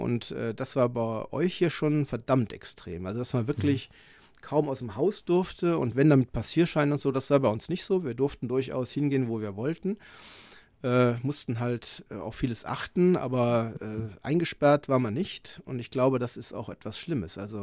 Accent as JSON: {"language": "German", "town": "Düsseldorf", "region": "North Rhine-Westphalia", "country": "Germany", "lives_now": "Italy", "said": "Man bedenkt, ich komme aus Düsseldorf, das ist eine Stadt von ungefähr 500.000 Einwohnern, das ist so viel wie Südtirol."}